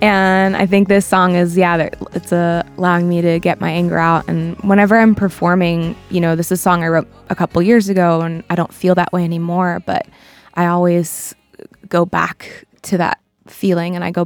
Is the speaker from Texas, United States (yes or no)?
no; Massachusetts, United States; specifically New England and where I grew up on the Cape and where I'm now.